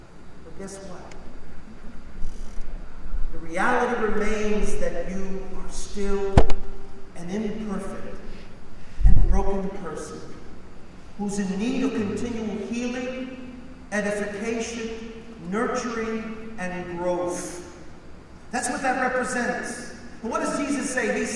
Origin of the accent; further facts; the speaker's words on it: Brooklyn, New York, United States; I'm from Brooklyn, by the way, so I have the authority to do this.